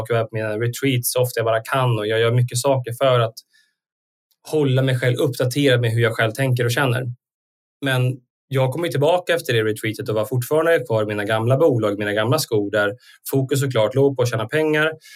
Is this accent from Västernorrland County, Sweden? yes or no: yes; Sundsvall, Västernorrland County, Sweden; jag ju semi-norrlänning. Min släkt är från Jämtland. Jag är uppvuxen i Sundsvall.